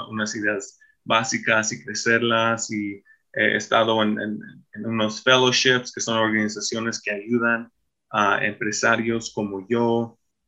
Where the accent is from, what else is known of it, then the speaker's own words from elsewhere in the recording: Los Angeles, California, United States; also born or lived in Bolivia; a los 7 años, yo crecí en Los Ángeles, California. Y nací en la ciudad, en el noreste de Los Ángeles.